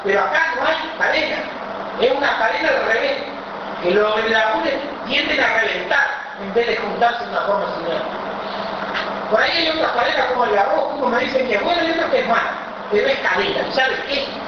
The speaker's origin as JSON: {"language": "Spanish", "country": "Uruguay", "said": "hemos tenido miedo o vergüenza casi de presentarnos como uruguayos, como carne uruguaya."}